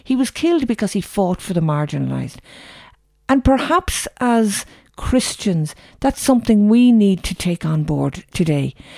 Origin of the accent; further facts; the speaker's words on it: Ireland; maybe sometimes as Irish people, we can become very focused on the cross